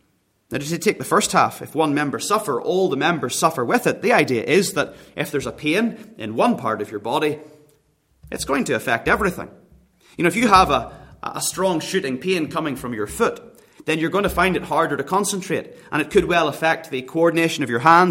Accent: Northern Ireland, United Kingdom; now in Australia; Northern Ireland, my home country, here in Australia

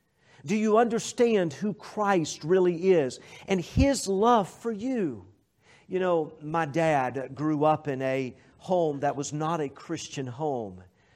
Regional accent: Knoxville, Tennessee, United States; I grew up in a home where we didn't have animals inside the house. I grew up in Knoxville, Tennessee.

